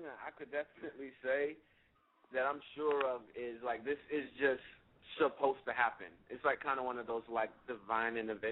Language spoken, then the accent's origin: English; Savannah, Georgia, United States; I'm from Savannah, Georgia.